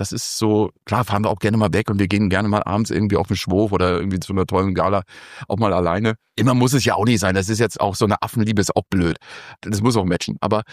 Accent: Mecklenburg-Vorpommern, Germany; Ich bin Fischkopf, ich bin Mecklenburger. Wir sind eigentlich so von Haus aus erstmal sehr reserviert.

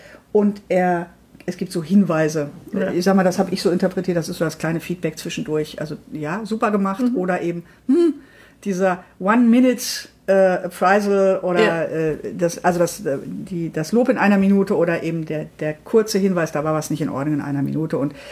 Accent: Dortmund, North Rhine-Westphalia, Germany; Ich komme aus Dortmund.

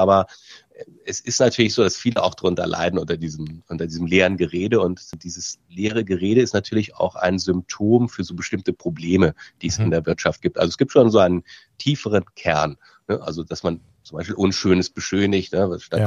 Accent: Hanover, Lower Saxony, Germany; Aber ich komme aus Hannover ursprünglich.

